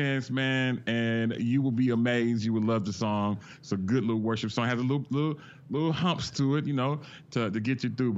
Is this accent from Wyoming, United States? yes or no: no; Bay Area, California, United States; What many people don't know about me, even though I'm from the Bay Area, man, I am a big